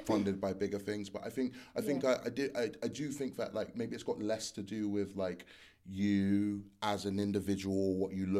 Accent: Enfield, London, United Kingdom; now in Preston, United Kingdom; Like I was born in Southgate, lived in Enfield, and then moved to Preston.

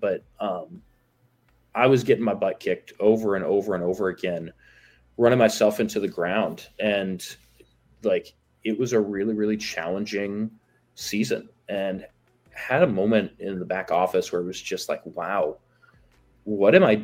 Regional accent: Midwest, United States; You know, growing up in the Midwest, you're in this little bubble

